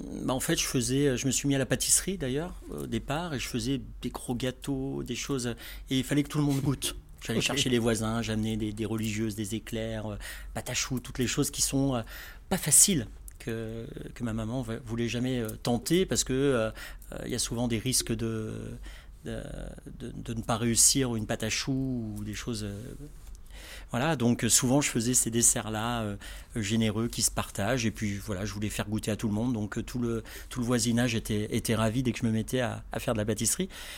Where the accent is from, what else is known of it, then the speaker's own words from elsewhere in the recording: Rouen, Normandy, France; Je suis originaire de Rouen.